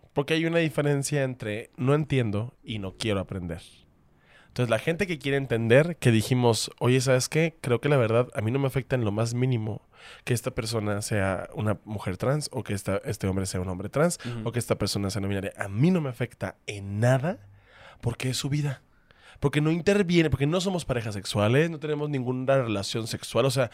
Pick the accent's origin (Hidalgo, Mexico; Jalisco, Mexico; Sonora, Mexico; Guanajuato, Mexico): Sonora, Mexico; todo esto fue para decirte que soy de Sonora